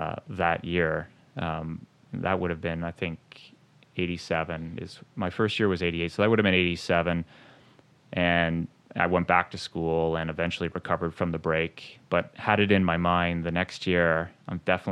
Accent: Quebec, Canada; growing up in Quebec, there's lots of lakes and whatnot.

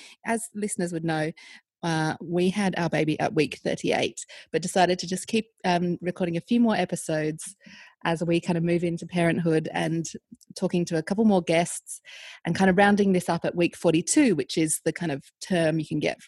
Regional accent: Australia; I'm from Australia

